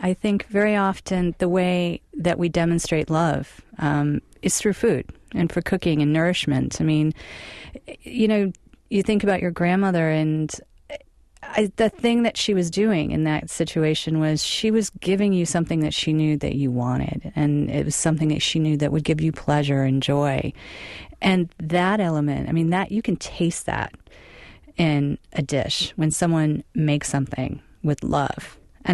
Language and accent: English; Michigan, United States; I'm from Michigan